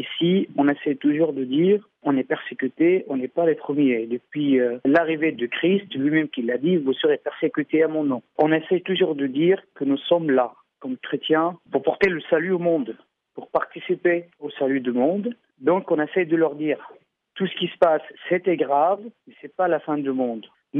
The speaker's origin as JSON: {"language": "French", "town": "Mosul", "region": "Nineveh", "country": "Iraq", "said": "Moi personnellement, je viens de la ville de Moussoul. Moussoul, donc c'est Ninive, c'est pas la plaine de Ninive où il y a des villages qui sont complètement chrétiens. J'ai vécu toute ma vie avec des amis musulmans"}